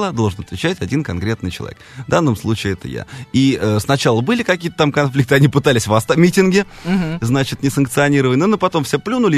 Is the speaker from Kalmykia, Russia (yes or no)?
no; Moscow, Russia; То есть то, что мне было видно в родном городе.